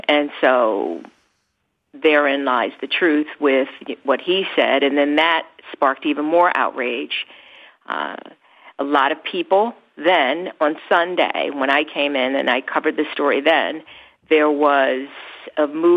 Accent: Philadelphia, Pennsylvania, United States; also born or lived in Dallas / Boston / California; And I'm born and raised in Philadelphia.

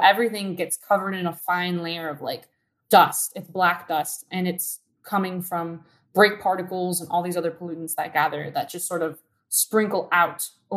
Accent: Downey, California, United States; I grew up in Downey next to a freeway.

